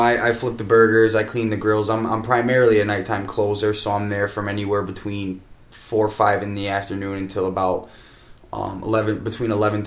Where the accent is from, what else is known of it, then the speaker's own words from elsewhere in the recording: Buffalo, New York, United States; I came out here from Buffalo, and, you know, just things were tough out there.